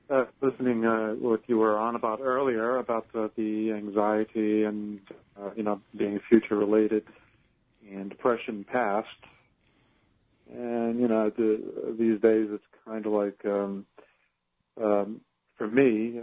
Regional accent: New York, United States; I'm from Upper Manhattan.

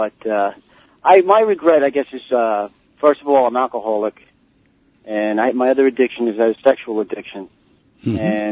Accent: Queens, New York, United States; Even though I grew up in Queens, I've seen a lot of sides of life that I would have never seen

